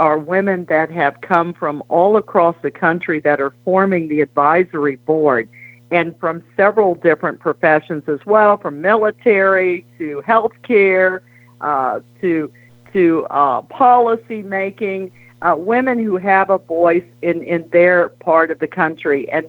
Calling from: Washington, District of Columbia, United States; I'm calling you from Washington, D.C., in the swamp.

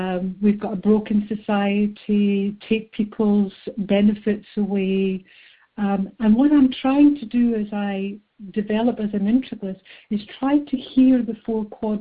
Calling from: Scotland, United Kingdom; I'm calling from a little village just outside Stirling in Scotland.

